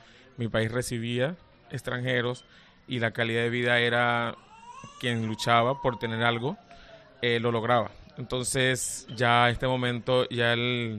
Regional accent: Venezuela; moved away as an adult; Pero la situación se volvió cada vez más crítica y la inseguridad y lo que era el alto costo de la vida disminuyó la calidad de vida de todo venezolano, incluyendo también a los profesionales.

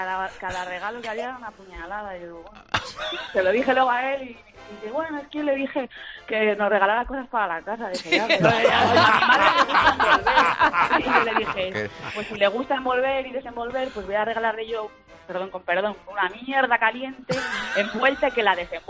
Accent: León, Castile and León, Spain; yo que somos de León, que estamos acostumbrados

